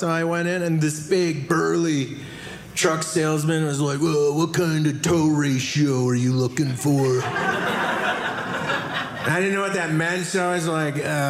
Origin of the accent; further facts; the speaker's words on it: Wisconsin, United States; Hey, I'm from Wisconsin. So, I'm used to being number one in a lot of stuff.